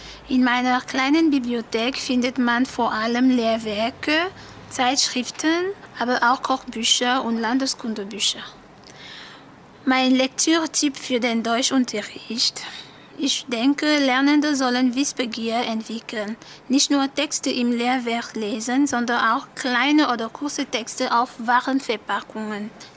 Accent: Cameroon; Ich komme aus Kamerun. Ich bin im Jahre 1977 geboren.

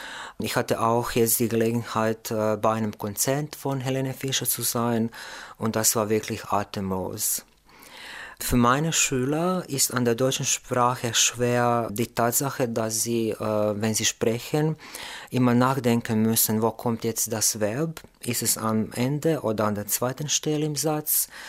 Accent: Croatia; German is a second language; ich komme aus Kroatien. Ich bin im Jahr 1979 geboren. Ich arbeite als DAF-Lehrer an einem Gymnasium in Kroatien in der Stadt Bjelovar. Bjelovar ist eine Kleinstadt in der Nähe von Zagreb, von der Hauptstadt Kroatiens.

